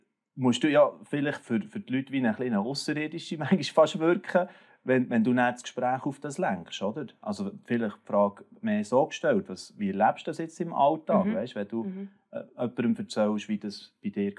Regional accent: Zell, Lucerne, Switzerland; ich war die ersten Jahre auch noch zu Zell gesehen selber. Ich habe dort hier sozusagen die ersten so Schritte gemacht in mein Leben

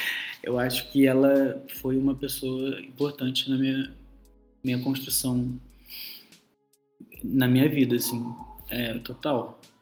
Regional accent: Rio de Janeiro, Brazil; Na verdade, eu cresci na Urca, quando era criança.

